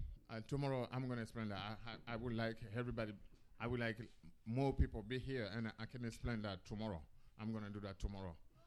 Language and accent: English; Côte d’Ivoire; English is a second language; But in my language, I'm Biti, and I'm from West Africa, and Cote d'Ivoire, the Ivory Coast, and I'm from West and Cote d'Ivoire.